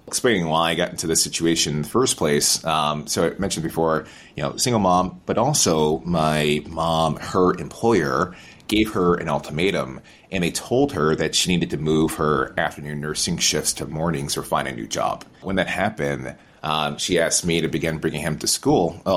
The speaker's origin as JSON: {"language": "English", "town": "Albany", "region": "New York", "country": "United States", "tie": "born or raised there", "said": "I had a pleasant enough childhood growing up in Albany, New York."}